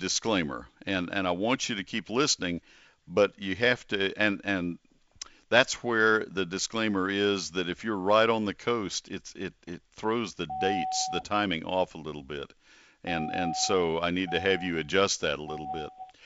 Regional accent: College Station, Texas, United States; I love St. Augustine. I grew up in College Station with St. Augustine, and it's my grass of choice.

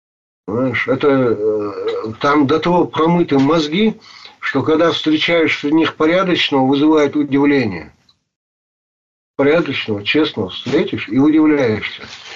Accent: Chechnya, Russia; Я говорю, я не русский, я чеченец.

